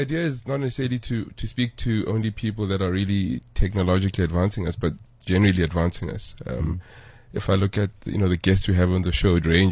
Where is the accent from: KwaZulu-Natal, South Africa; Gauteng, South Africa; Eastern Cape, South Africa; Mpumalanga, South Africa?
Gauteng, South Africa; Soweto; Where am I from is in, where was I born? I was born in Soweto, at Deep Kloof Clinic. Grew up, so Orlando East, Deep Kloof.